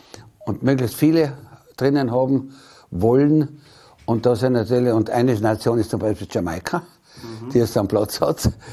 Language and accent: German; Tyrol, Austria; Wir sind das Skisportland, aber wir sind es eigentlich nicht.